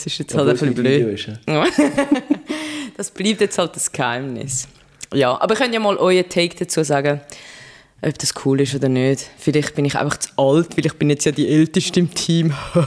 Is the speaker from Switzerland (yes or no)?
yes; Zurich, Switzerland; Also, könnte ich jetzt als Zürcherin auf den Wagen dann, oder wie?